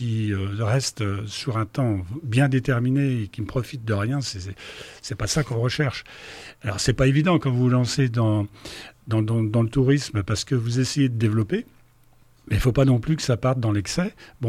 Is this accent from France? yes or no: yes; Hauts-de-France, France; je suis arrivé en 2004 dans la région. Hein. Moi, je ne suis pas originaire non plus d'ici. Hein. Je suis natif de l'Oise.